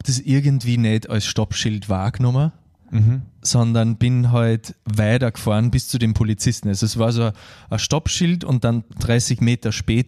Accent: Austria; wenn ich im Ausland unterwegs war und gesagt habe, ich bin aus Österreich

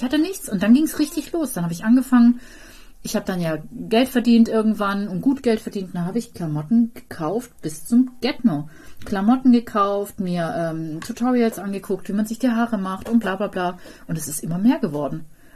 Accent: Baden-Württemberg, Germany; now in Cologne, Germany; ich bin ja im Schwarzwald groß geworden

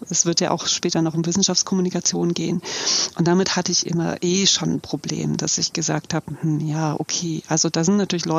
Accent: Düsseldorf, North Rhine-Westphalia, Germany; Und dann bin ich geboren und aufgewachsen in Düsseldorf

